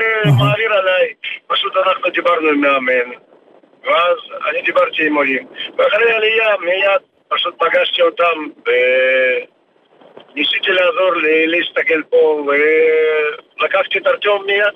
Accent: Ukraine; also born or lived in Soviet Union; now in Israel; נלדתי בצ'ילייטס, כזה היה פוצל, ואז עברתי באוקראינה, ועליתי לארץ מאוקראינה

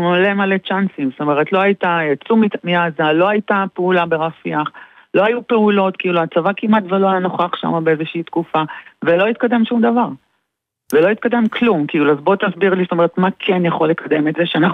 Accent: Meitar, Southern District, Israel; ממיתר, ושוב ליד באר שבע.

